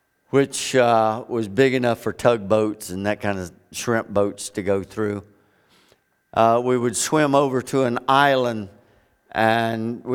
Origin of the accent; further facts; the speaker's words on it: Florida, United States; I grew up in South Florida, one of the best places for a kid to grow up back in the day when I did.